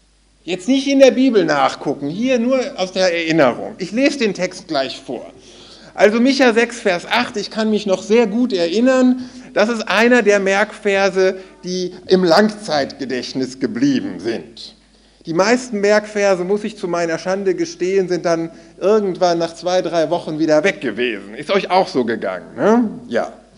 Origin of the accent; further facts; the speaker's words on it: Gütersloh, North Rhine-Westphalia, Germany; born there; Ich bin in Gütersloh geboren